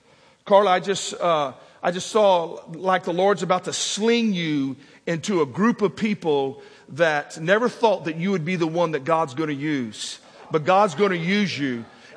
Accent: Texas, United States; I was born in Texas, raised a heathen.

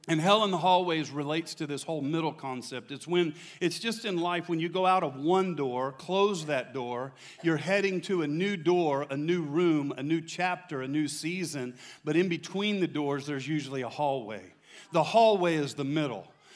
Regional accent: Michigan, United States; I'm from Michigan.

